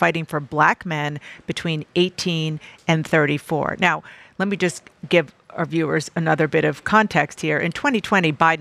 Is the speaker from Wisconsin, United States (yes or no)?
no; New Jersey, United States; Minnesota, Virginia, New Jersey, my home state.